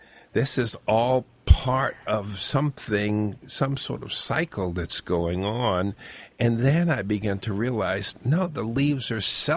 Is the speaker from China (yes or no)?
no; New York, United States; Yeah, the autumn, I grew up in, in the East, and it was really in school. I was in New York, very, very boring school.